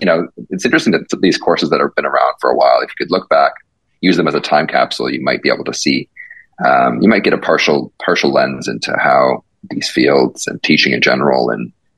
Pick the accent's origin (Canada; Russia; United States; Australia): Canada; Toronto, Ontario; I grew up in Toronto, yep. And I spent more years in Toronto than anywhere else.